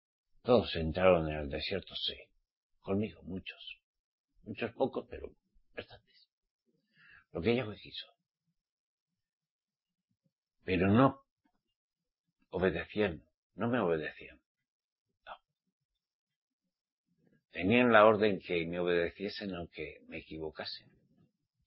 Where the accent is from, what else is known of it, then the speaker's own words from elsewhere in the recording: Navarre, Spain; Y mi Egipto es Navarra. Para que os entendáis, en el norte de España.